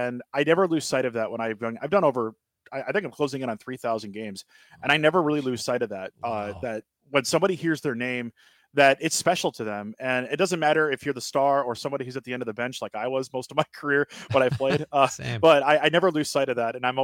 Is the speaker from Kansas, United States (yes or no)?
no; Wisconsin, United States; born or raised there; also born or lived in Milwaukee / Madison